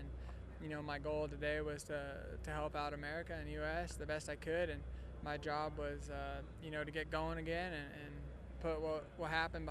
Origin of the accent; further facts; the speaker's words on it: Colorado, United States; born or raised there